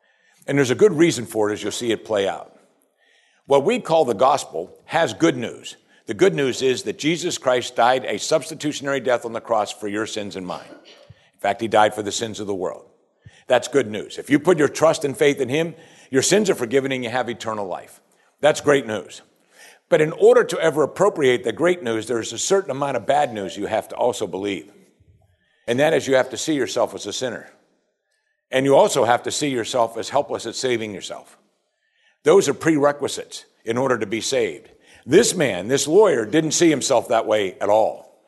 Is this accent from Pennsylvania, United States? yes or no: yes; Pittsburgh, Pennsylvania, United States; Growing up in the Pittsburgh area of the country, my wife and I are very familiar with a fellow Pittsburgher who was on local TV there.